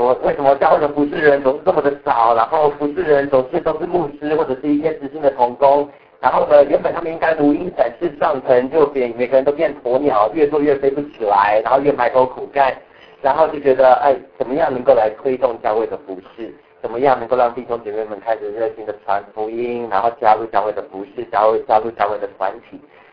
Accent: United States; also born or lived in Taiwan; 我在小学的时候毕业，在台湾出生，然后来到美国所以我是在美国，我算是在美国长大。

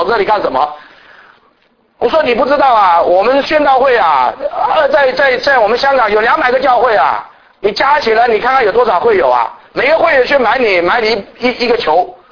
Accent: China; 那么遇到我们中国人的时候呢，哎呀糟糕了，我们中国文化传统啊

